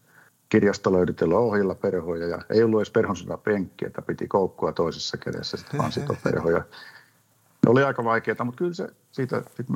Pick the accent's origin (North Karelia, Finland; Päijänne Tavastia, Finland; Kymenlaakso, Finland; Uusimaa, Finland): Kymenlaakso, Finland; Korja; moved away as an adult; now in Sydney, Australia; Oon Korjalta kotoisin, vanhemmat asuu siellä vieläkin, ja toinen veli asuu Korjalla, ja toinen veli asuu Kouvolassa. Ja ennen tänne tuloa asuin Myllykoskella.